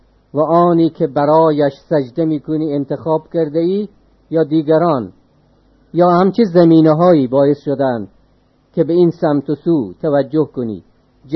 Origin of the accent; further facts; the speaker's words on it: Afghanistan; من به عنوان یک افغانی خجالت بکشم